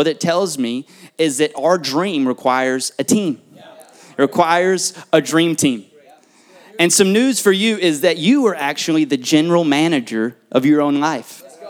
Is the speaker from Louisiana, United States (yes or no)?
yes; Shreveport, Louisiana, United States; now in Miami, United States; But I've been in Miami for about 1.5 years. But growing up in Shreveport, I was the last of 7 siblings.